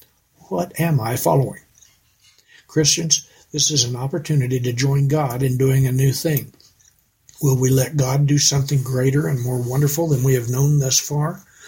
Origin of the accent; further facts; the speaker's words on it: Midland, Texas, United States; I was born and raised in Midland, and I believe it takes a lifelong Midlander to fully understand the challenges facing our school district.